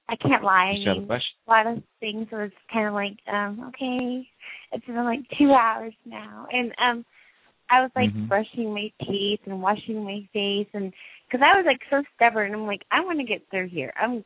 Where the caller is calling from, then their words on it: Tulsa, Oklahoma, United States; Tulsa, Oklahoma.